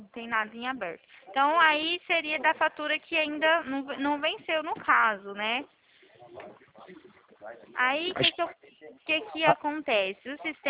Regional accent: Presidente Prudente, São Paulo, Brazil; Eu sou de Presidente Prudente.

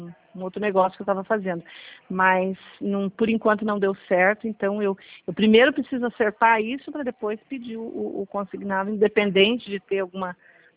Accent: Curitiba, Paraná, Brazil; eu sou aqui de Curitiba

